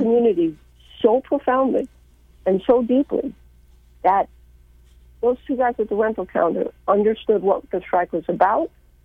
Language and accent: English; Massachusetts, United States; And they asked me why I'm wearing a UTLA shirt when I'm from Massachusetts.